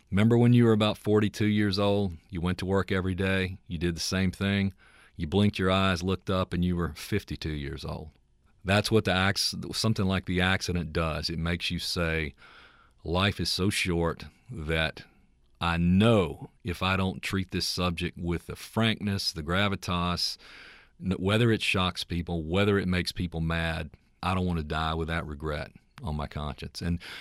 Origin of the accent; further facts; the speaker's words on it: Mississippi, United States; I graduated from Ole Miss. I'm as Southern as you can get. And when I'm in my home state, I'm as critical as any Mississippian who ever was.